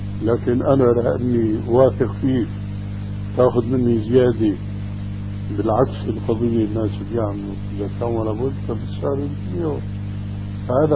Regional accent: Damascus, Damascus Governorate, Syria; يعني في حوادث بسيطة كانت تقع عندنا في دمشق

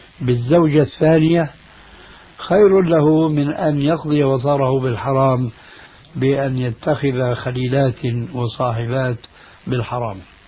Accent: Syria; لما انسحب الفرنسيون من بلادكم الجزائر أو من بلادنا سوريا أو من غيرها

